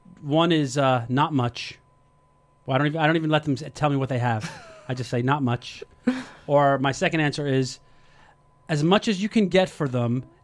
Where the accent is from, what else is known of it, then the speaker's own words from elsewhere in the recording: Nutley, New Jersey, United States; we're going to be at the Kingsland Manor in Nutley, New Jersey. We're going back to my hometown.